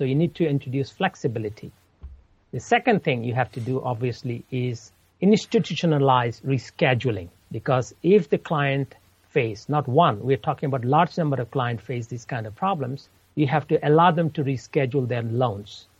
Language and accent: English; Bangladesh; now in United States; As you know, I'm from Bangladesh. I still have families there, even though I'm a U.S. citizen right now.